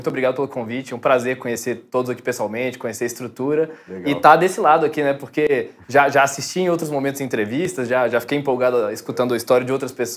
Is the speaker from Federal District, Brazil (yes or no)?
yes; Brasília, Federal District, Brazil; also born or lived in Rio de Janeiro; Eu estava morando no Rio, voltei para Brasília, para casa dos meus pais, eu sou de Brasília